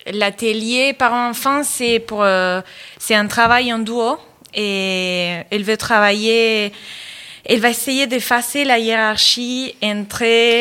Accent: Argentina; French is a second language; moved away; Et j'ai dansé en Argentine, je viens de l'Argentine.

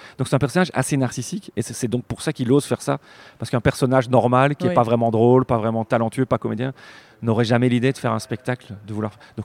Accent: Belgium; est-ce que je suis comme ça parce que je suis belge?

